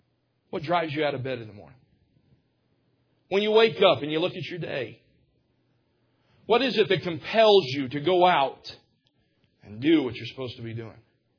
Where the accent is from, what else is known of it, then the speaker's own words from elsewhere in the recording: Cottondale, Alabama, United States; they don't see the fact that I grew up in Cottondale, Alabama.